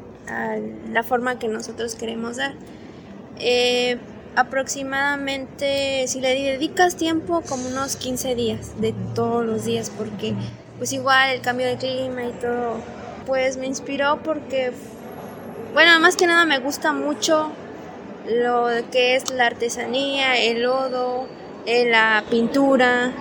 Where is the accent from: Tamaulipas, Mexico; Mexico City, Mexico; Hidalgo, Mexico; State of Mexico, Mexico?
Hidalgo, Mexico; Chililico; de Chililico.